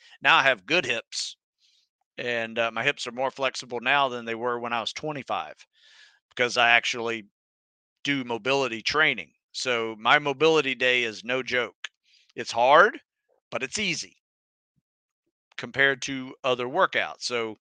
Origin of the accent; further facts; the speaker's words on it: Florida, United States; I grew up in North Florida where there's this bunch of freshwater springs, crystal clear water, and just awesome.